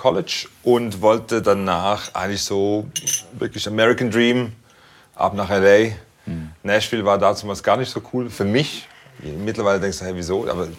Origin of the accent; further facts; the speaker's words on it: Switzerland; moved away; Papa ist Italiener, Mama ist Schweizerin, aber aufgewachsen in der Schweiz. Ja. Aber zweisprachig